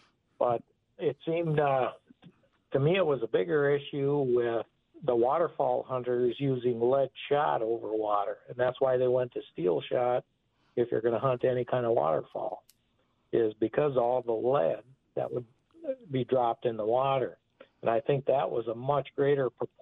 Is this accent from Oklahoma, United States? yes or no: no; Park Falls, Wisconsin, United States; That's my hometown. That's St. Croix Rods is in Park Falls.